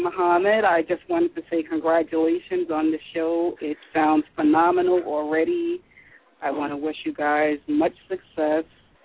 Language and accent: English; Brownsville, New York, United States; I am one of those people who moved out of, LaShawn and I grew up in Brownsville. I moved out of Brownsville. And I am in a predominantly white neighborhood now.